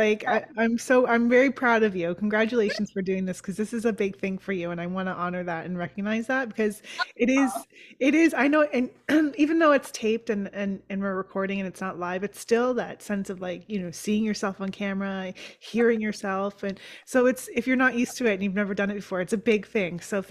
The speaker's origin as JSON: {"language": "English", "country": "Canada", "said": "I'll speak for myself as a Canadian"}